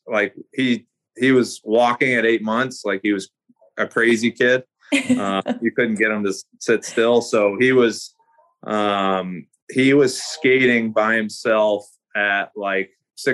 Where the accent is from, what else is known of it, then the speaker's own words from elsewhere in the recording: Oklahoma, United States; Yeah, I think as a kid growing up in Oklahoma, like I said, I didn't watch a lot of NHL hockey.